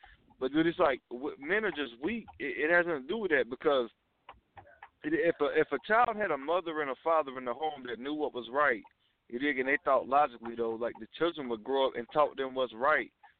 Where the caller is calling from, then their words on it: Georgia, United States; I'm calling from Georgia.